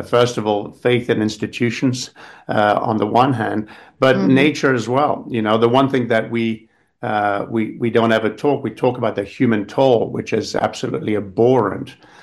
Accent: England, United Kingdom; also born or lived in United States; I lived for 40 years in the US. I'm English. I'm an English national and French, so I have three passports.

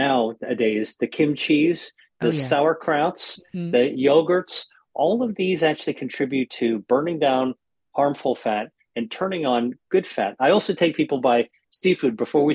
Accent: United States; in America, I grew up in America and we used to think of tuna, cans of tuna fish as sort of like cat food, you know.

